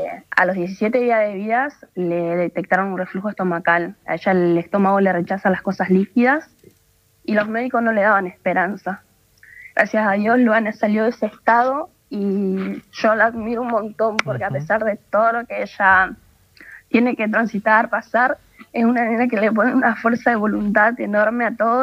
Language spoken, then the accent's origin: Spanish; San José del Rincón, Santa Fe, Argentina; Nosotras somos de San José de Rincón, provincia de Santa Fe.